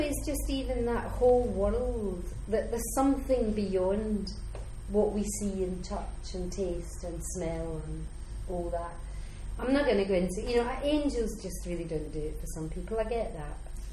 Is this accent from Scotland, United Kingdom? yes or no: yes; Scotland, United Kingdom; moved away; also born or lived in England; as a Scot, that was always much more exciting and interesting for me than Christmas.